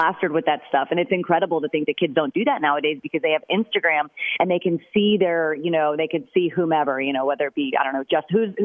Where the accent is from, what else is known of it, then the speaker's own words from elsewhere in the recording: Fort Lauderdale, Florida, United States; growing up in Fort Lauderdale, you know, it'd be like 95 degrees, you know, most of the year.